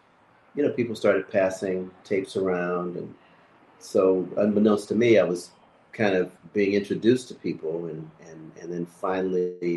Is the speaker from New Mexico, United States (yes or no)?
no; Santa Monica, California, United States; Grew up in Santa Monica, California. Yeah, LA. They both came here from the South, and they met at a church in Santa Monica.